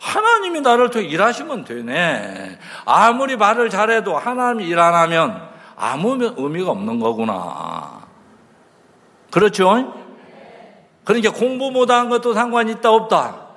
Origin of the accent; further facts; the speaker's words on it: Chungcheong, South Korea; 아니 너무 얘기가 경상도 말만 빠른 게 아니고 저는 충청도인데 들으려면 저리 날아가 버리는 거예요.